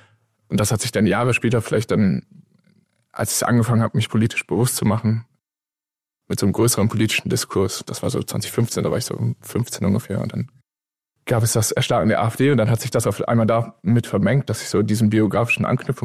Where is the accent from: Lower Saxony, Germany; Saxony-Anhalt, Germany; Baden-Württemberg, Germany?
Lower Saxony, Germany; Also ich bin in Westdeutschland aufgewachsen, ausschließlich. Auf niedersächsischem Land, aber meine Mutter kommt aus Westberlin